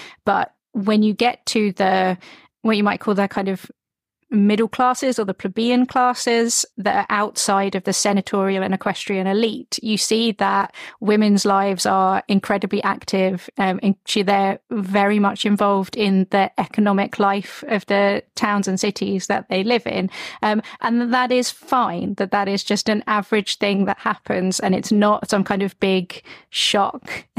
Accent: England, United Kingdom; Yeah, I grew up in England

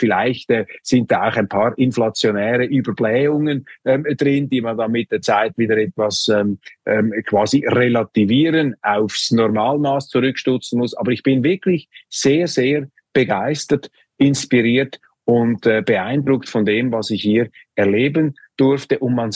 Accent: Switzerland; Ich könnte als Schweizer auch sagen

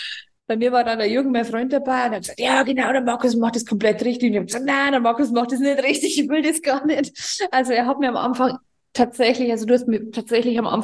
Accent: Regensburg, Bavaria, Germany; ich bin aus Regensburg

